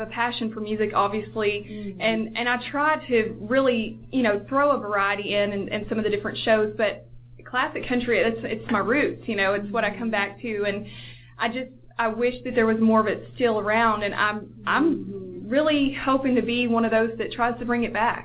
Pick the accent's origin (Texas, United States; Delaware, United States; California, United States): Texas, United States; I mean, obviously, I grew up in East Texas, so I love country